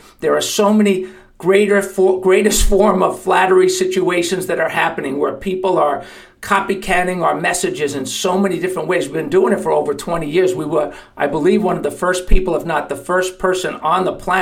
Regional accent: New York, United States; fan from way back growing up in New York.

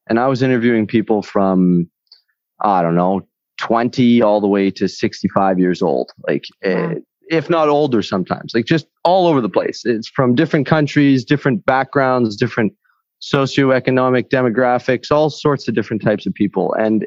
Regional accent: Winnipeg, Manitoba, Canada; also born or lived in Calgary, Canada; I'm from Canada, which is a pretty general term to say. So I would specify that I was born in Calgary. I grew up most of my life in the center of Canada in the prairies around Winnipeg on a farm. I grew up on a farm down there for quite a while.

